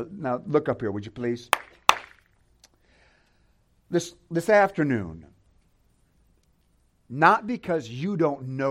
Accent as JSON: {"language": "English", "region": "Michigan", "country": "United States", "said": "I'm from Michigan originally, so I'm a Detroit fan."}